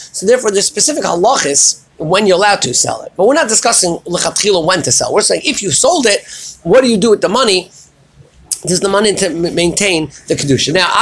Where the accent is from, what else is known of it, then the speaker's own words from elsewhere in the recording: United States; And where I grew up in Washington, and many communities the same